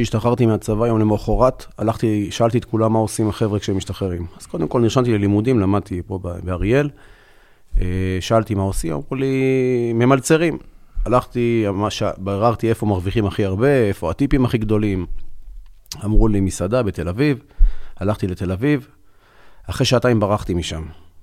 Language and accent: Hebrew; Elkana, West Bank, Palestine; גדלתי באלקנה. התחתנתי, עברתי לילי.